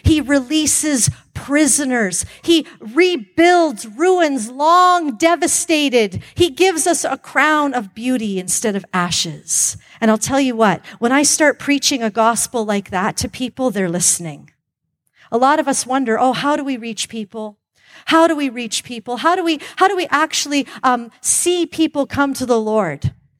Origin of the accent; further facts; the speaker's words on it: Calgary, Alberta, Canada; I grew up in Calgary back in the day when it was even more conservatively white than it is now.